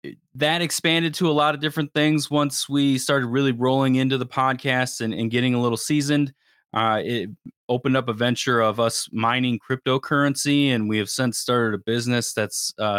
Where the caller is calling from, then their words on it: Phoenix, Arizona, United States; I'm actually located in the Phoenix metro area of Arizona.